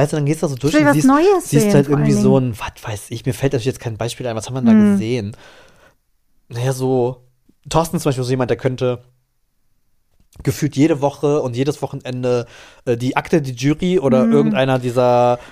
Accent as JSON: {"language": "German", "town": "Trier", "region": "Rhineland-Palatinate", "country": "Germany", "said": "Bei uns in Trier hatte das erste Multiplex-Kino"}